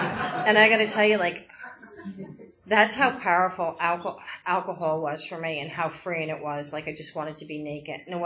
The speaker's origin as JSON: {"language": "English", "region": "New Jersey", "country": "United States", "tie": "born or raised there", "said": "I was born and raised in Jersey."}